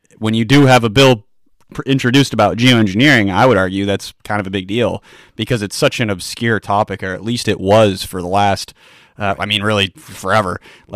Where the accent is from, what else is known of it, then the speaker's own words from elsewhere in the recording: Northfield, Vermont, United States; I'm from Northfield, Vermont, born and raised here. I am 24 years old